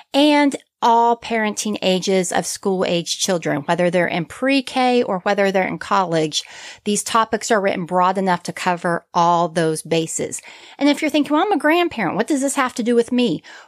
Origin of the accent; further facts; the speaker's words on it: Pennsylvania, United States; So as I grew up in Pennsylvania, I would set up a schoolroom every single summer for my brother and sister.